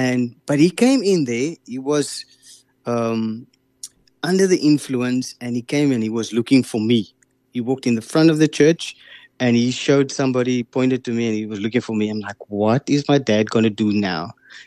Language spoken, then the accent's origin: English; Paarl, Western Cape, South Africa; But yeah, I'm from Paarl, yeah, in the Western Cape.